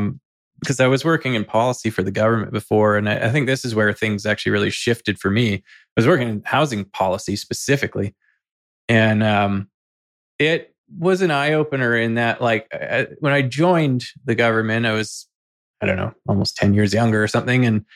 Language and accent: English; White Rock, British Columbia, Canada; So when I grew up like in the South Surrey White Rock area, and there on the strip in White Rock